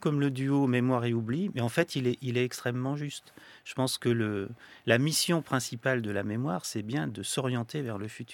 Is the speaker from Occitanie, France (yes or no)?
no; Caen, Normandy, France; Je suis de Caen, je suis normand